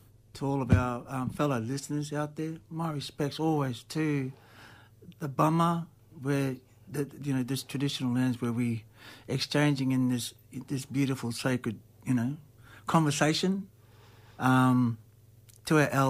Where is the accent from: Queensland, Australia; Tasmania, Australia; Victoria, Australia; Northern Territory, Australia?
Queensland, Australia; Inala; also born or lived in Rockhampton; Palm Island, through my mother's side, the Fisher side out there, Cherbourg, and raised in Inala, born in Rockhampton. I'm a Queenslander, Murray, Bummer, man